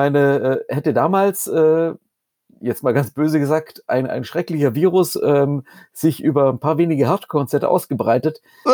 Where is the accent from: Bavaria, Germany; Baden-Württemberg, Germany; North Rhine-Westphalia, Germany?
Baden-Württemberg, Germany; Heidenheim an der Brenz; born there; Ich bin gebürtig aus Heidenheim. Ich bin gebürtig aus Heidenheim an der Brenz.